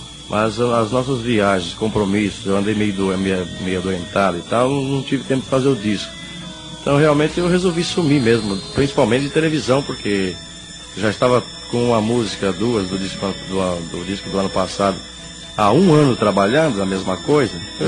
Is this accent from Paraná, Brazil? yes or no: no; Alegre, Espírito Santo, Brazil; born there; Nasci em Alegre, que dista 40, 50 quilômetros de Cachoeiro, no interior do Espírito Santo, no dia 10 de março de 1944.